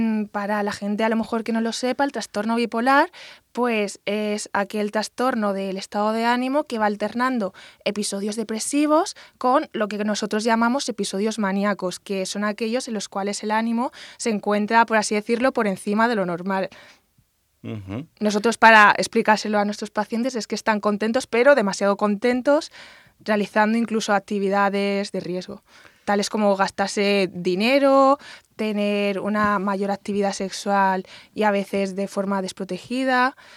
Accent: Alicante, Valencian Community, Spain; soy de aquí de Alicante y estoy haciendo la residencia en el Hospital de San Juan de Alicante.

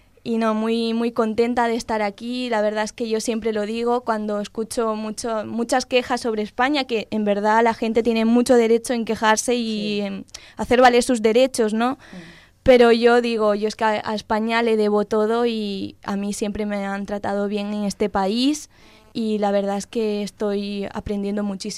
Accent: Santa Cruz de la Sierra, Santa Cruz, Bolivia; now in Spain; Sí, pero la verdad es que los de Santa Cruz, de donde soy yo, hablamos mucho como los canarios.

